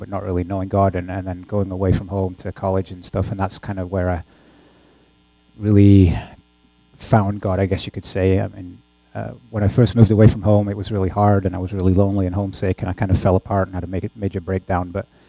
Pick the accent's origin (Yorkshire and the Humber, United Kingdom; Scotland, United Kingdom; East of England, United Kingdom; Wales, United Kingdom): Yorkshire and the Humber, United Kingdom; moved away as an adult; also born or lived in Newcastle; I grew up in Yorkshire, which is also a fairly thick accent. Then I went up to Newcastle, where it's even worse.